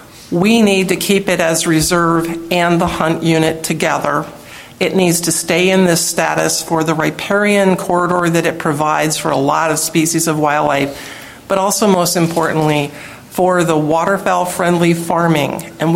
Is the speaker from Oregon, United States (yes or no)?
no; Everett, Washington, United States; from Everett, Washington.